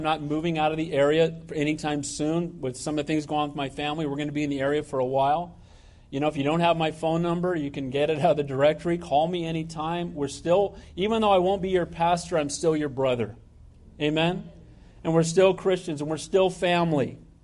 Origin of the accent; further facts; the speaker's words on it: Santa Cruz, California, United States; I grew up in Santa Cruz. I thought, wow, God's bringing me back and I'm going to spend the rest of my life here.